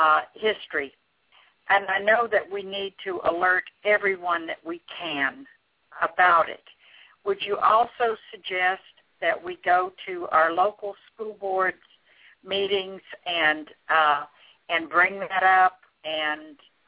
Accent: Iowa, United States; I'm 67 mm-hmm. years old, and I grew up in Iowa, which has a strong public school system, supposedly one of the best.

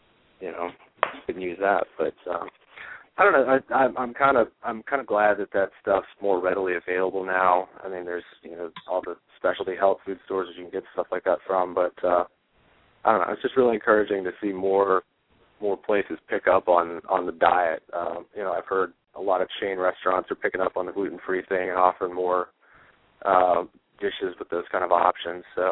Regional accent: South Carolina, United States; I'm from South Carolina. Just calling in, saying hi.

